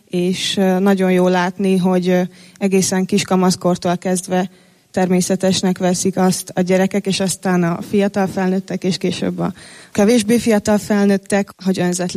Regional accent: Budapest, Hungary; beleszülettem Kápmegyerbe, itt nőttem fel

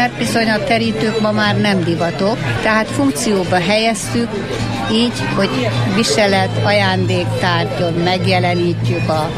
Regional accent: Nagyvisnyó, Heves, Hungary; Hát én abban a helyzetben vagyok, hogy én ebbe születtem. Nagy Visnyó, a szülőfalum, a Bükkhegység másik oldala, az északi oldala. Tehát Nagy Visnyón mi ezzel foglalkoztunk.

